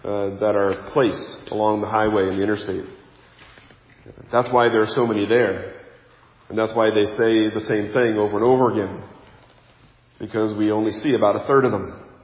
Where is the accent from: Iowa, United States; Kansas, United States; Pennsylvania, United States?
Kansas, United States; I had never seen it, and growing up in Kansas, Leavenworth is a vastly different town than Leavenworth, Washington.